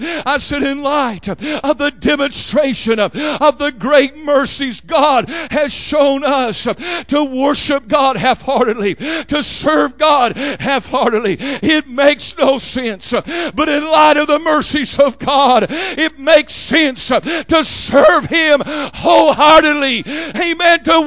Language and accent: English; Oklahoma, United States; I'm from Oklahoma. Rebecca's from Oklahoma. We got Indian blood in us.